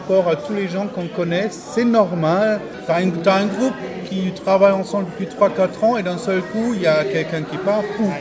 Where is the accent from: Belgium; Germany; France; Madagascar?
Germany; Oui, je suis de l'Allemagne de l'Ouest.